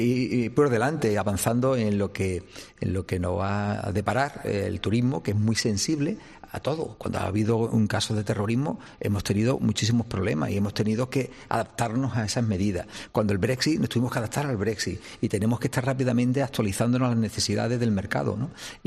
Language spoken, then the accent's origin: Spanish; Málaga, Andalusia, Spain; los andaluces, los malagueños, los españoles